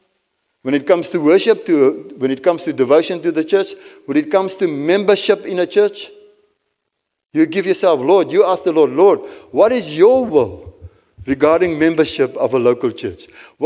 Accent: Free State, South Africa; first language Afrikaans; I was Afrikaans farmer, man. I come from the Free State.

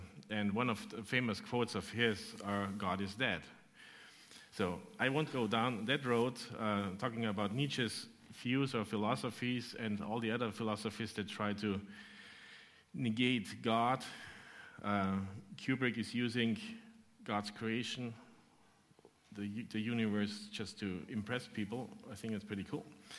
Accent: Austria; first language German; English is a second language; I'm from Austria, and we do speak some kind of German there. It's not always easy to understand, so I'm sticking to English today, but I'm not a native English speaker

